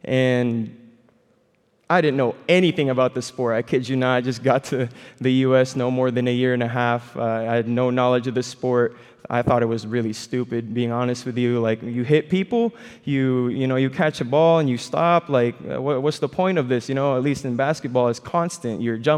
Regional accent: Philippines; If you guys didn't know, I'm Filipino.

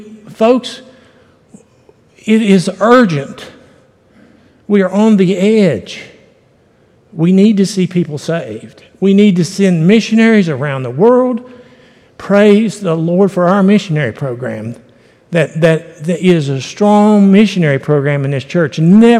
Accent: West Virginia, United States; Anyway, I'm just from West Virginia. I'm like John Herdman. I mean, we're just old country boys, and we say stuff.

